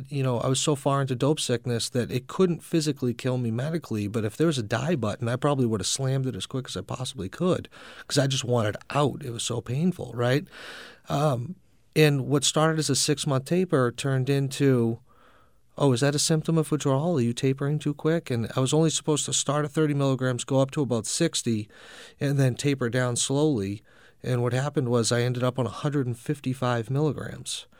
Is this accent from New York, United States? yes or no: no; Salem, New Hampshire, United States; so I came to New Hampshire, you know, which is home for me. I grew up in Salem.